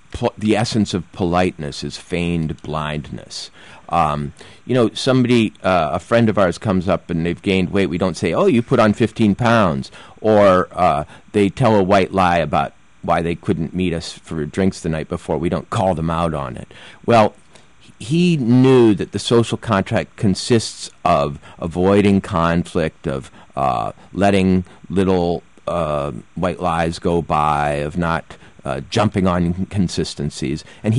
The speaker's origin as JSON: {"language": "English", "region": "Minnesota", "country": "United States", "tie": "born or raised there", "said": "You know, I grew up in Minnesota."}